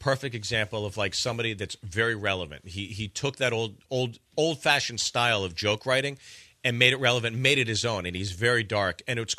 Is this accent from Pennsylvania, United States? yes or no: yes; Pittsburgh, Pennsylvania, United States; Pittsburgh.